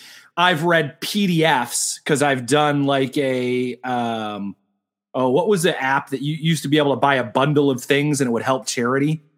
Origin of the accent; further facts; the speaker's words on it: Arizona, United States; Like, I'm from Arizona. You better watch.